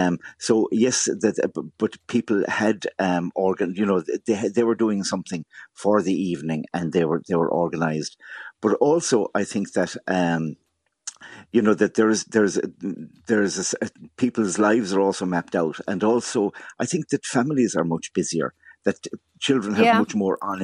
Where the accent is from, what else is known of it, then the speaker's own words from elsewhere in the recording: Munster, Ireland; I come from West Limerick, and they'd come to the area and visit all their cousins and then go back to Dublin.